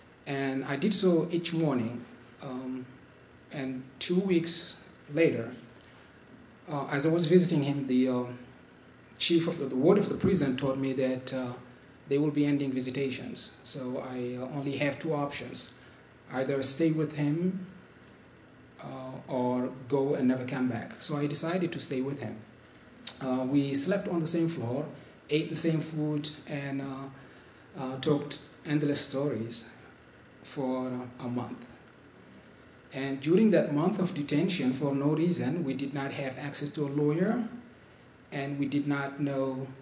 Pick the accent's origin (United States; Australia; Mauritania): Mauritania; I'm originally from Mauritania, which is a sub-Saharan country in western part of Africa.